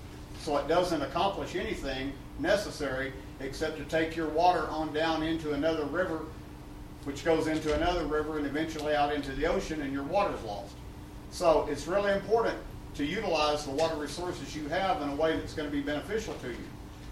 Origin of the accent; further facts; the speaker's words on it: Texas, United States; I'm not from Idaho. I'm from Texas.